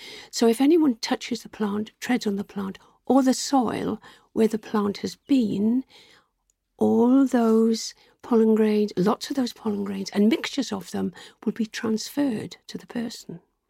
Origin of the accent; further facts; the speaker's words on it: United Kingdom; oh, I'm a British botanist and I'm very interested in peat.